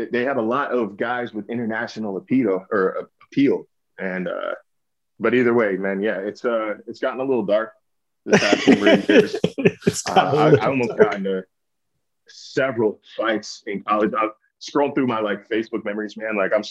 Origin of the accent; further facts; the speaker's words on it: Sacramento, California, United States; Because I grew up in Sacramento.